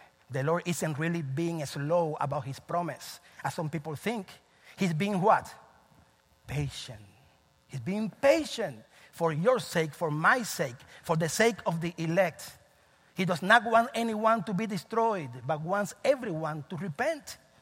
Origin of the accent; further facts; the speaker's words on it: Cuba; moved away; I remember when I came from Cuba 2001 December